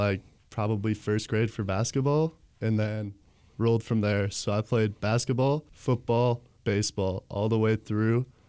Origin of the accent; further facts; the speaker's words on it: Boyne, United States; Very small town. Have about 400 kids in our school.